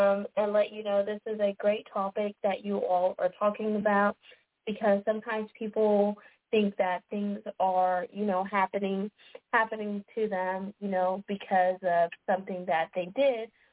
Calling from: Texas, United States; I'm calling from Texas.

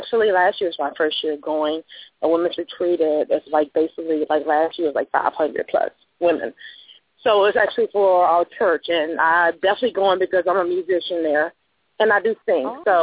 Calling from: Louisiana, United States; I'm calling from Louisiana.

